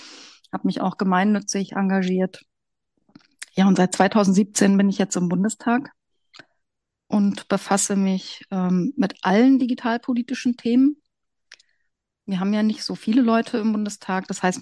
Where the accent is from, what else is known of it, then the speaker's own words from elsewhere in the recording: Brandenburg, Germany; Ich komme aus Brandenburg. Ich habe mich zwischendurch, wie viele andere, zum Mauerfall junge Frauen auch viel herumgetrieben im Rest der Welt und auch in Westdeutschland. Aber seit vielen Jahren bin ich wieder zurück in Brandenburg